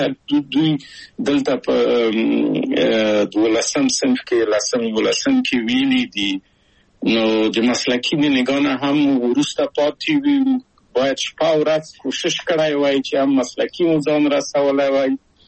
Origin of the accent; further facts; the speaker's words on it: Kabul, Afghanistan; born or raised there; moved away as an adult